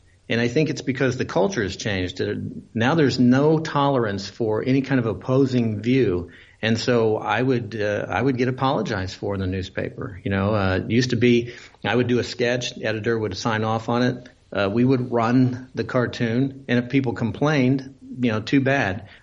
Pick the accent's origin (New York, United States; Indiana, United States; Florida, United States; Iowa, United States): Indiana, United States; In my home state of Indiana, there are a couple of editorial cartoonists who are syndicated, but we don't have our home newspaper.